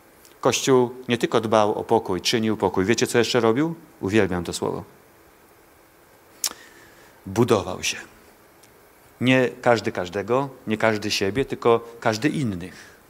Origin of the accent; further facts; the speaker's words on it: Jarocin, Greater Poland Voivodeship, Poland; born there; Ja urodziłem się w Jarocinie